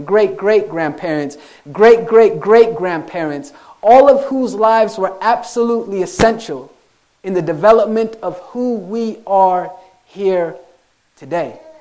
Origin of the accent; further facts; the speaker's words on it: Salt Lake City, Utah, United States; So I grew up in Salt Lake City, Utah. My mother was adopted from Scotland